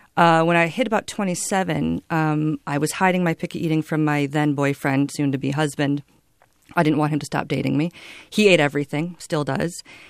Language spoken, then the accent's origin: English; Midwest, United States; I grew up in the Midwest. I thought I would be seen as sort of provincial and, you know, not worldly, even though we met while living in England.